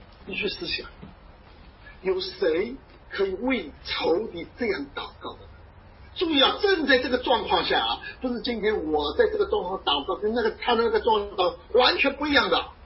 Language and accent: Chinese; China; 对，我们是中国人，我们有中国人的规则